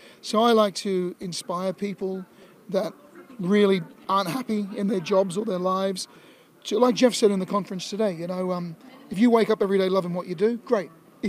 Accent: Australia; now in Mexico; I'm Australian. I have an Australian passport. I'm a permanent resident of Mexico. I live in Mexico down on the beach.

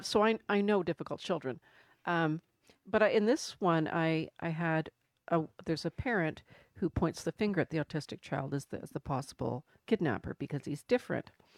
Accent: Canada; because I'm Canadian.

